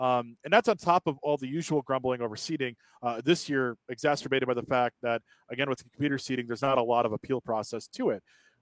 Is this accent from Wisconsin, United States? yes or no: yes; Cadott, Wisconsin, United States; is playing the hits from my hometown of Cadott, Wisconsin, right here.